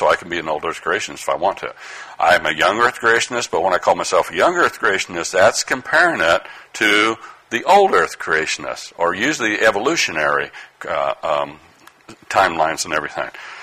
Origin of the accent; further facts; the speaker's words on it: Utah, United States; also born or lived in Colorado; I grew up in Utah and a kid in western Colorado